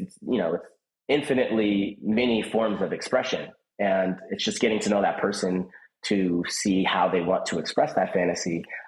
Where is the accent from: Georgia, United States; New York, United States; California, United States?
California, United States; Los Angeles; I grew up in Los Angeles. I was a child actor.